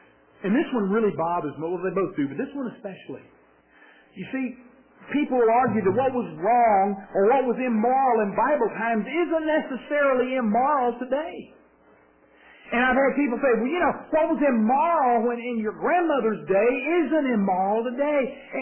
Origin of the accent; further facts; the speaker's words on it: Alabama, United States; Now, down south, I'm from L.A., if you didn't know that, if you can't tell, I'm from Lower Alabama.